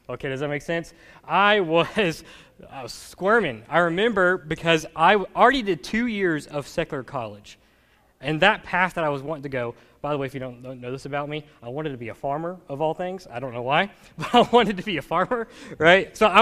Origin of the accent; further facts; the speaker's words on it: Raleigh, Mississippi, United States; so I remember growing up in Raleigh, Mississippi, little bitty town